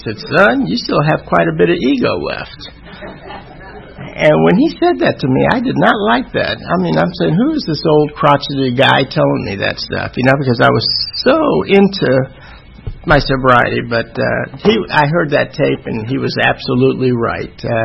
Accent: Atlanta, Georgia, United States; I'm born and raised in Atlanta, Georgia.

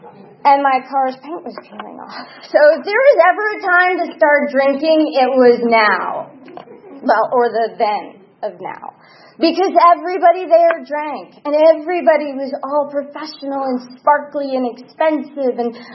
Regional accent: New Jersey, United States; Yeah, I'm from New Jersey. I didn't want anything

